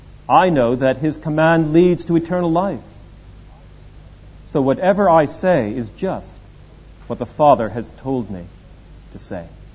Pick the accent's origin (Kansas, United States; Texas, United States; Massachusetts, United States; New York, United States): Massachusetts, United States; Boston; moved away as an adult; now in London, United Kingdom; I am an American. I was from Boston, Massachusetts, and after doing my undergraduate degree, I came over to study at St. Andrews, not at Aberdeen, and have been here ever since.